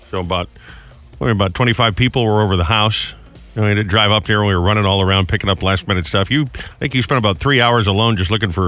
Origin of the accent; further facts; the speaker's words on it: Providence, Rhode Island, United States; Yeah, I was going to say I grew up in Providence, so I know the area you grew up well.